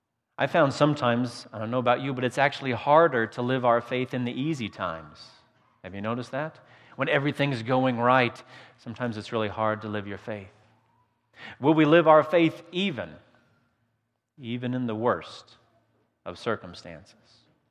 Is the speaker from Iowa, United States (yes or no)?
yes; Iowa, United States; moved away as an adult; now in Nebraska, United States; I came out here from Iowa. I came to this foreign land of Nebraska.